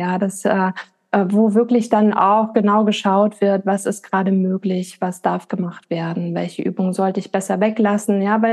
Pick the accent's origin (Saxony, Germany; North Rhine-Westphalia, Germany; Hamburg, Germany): Hamburg, Germany; ich komme aus Hamburg, bin 42 Jahre alt und gebe hier in Hamburg-Volksdorf meine Yogakurse.